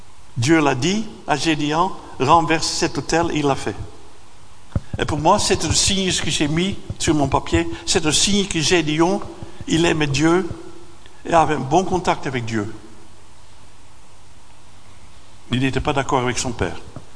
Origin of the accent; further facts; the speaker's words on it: Haarlem, North Holland, Netherlands; French is a second language; Moi, je viens d'une famille de la Hollande, de Haarlem. Ma maman était catholique d'origine, mon père était protestant d'origine.